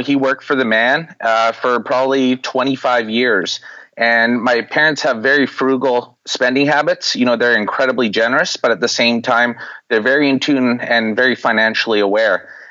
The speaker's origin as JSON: {"language": "English", "region": "British Columbia", "country": "Canada", "said": "I'm 29 years old. I'm from British Columbia, Canada, and I have a business degree."}